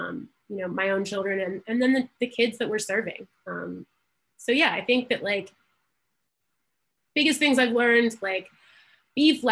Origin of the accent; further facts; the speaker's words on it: Baltimore, Maryland, United States; I grew up in Baltimore, and I've lived kind of all over the country.